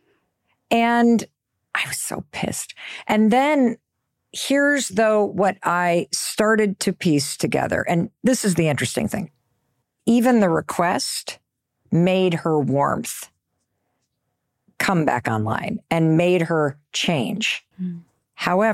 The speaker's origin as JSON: {"language": "English", "region": "Midwest", "country": "United States", "tie": "born or raised there", "said": "Chris lives in the East and I grew up in the Midwest."}